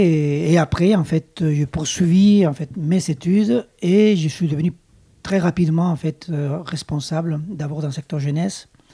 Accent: Chile; French is a second language; now in France; vous l'entendez, j'ai un petit accent, je suis d'origine chilienne. Je suis parti du Chili il y a très longtemps.

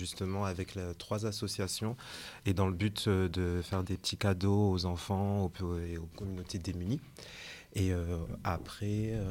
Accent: Marseille, Provence-Alpes-Côte d'Azur, France; Oui, je suis de Marseille

